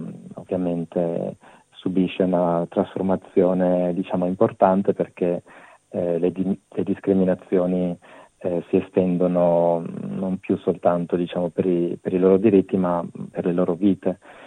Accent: Friuli-Venezia Giulia, Italy; del mio paese, che è un paese di 2000 abitanti, che è un paese minuscolo alla periferia di Udine.

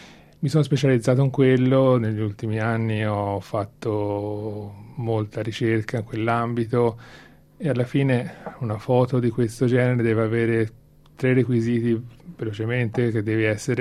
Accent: Florence, Tuscany, Italy; now in Australia; io sono cresciuto a Firenze, quindi circondato da una città piena di storia, piena di bellezza.

